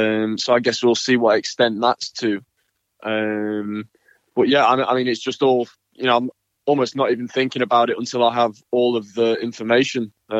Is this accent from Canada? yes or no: no; United Kingdom; as a British player, we didn't have Wimbledon